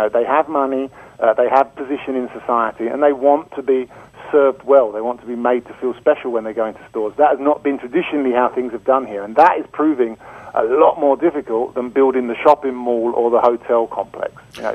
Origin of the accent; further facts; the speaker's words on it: London, United Kingdom; accent: British; moved away as an adult; now in China; Yeah, I am. I'm originally a Londoner. I mean, I originally came here in the 80s as a language student.